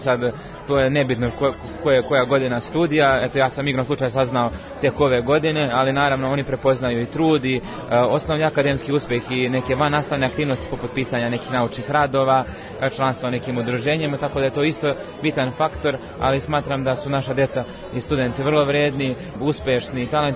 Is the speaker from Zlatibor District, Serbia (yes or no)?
yes; Nova Varoš, Zlatibor District, Serbia; dolazim iz Nove Varoši.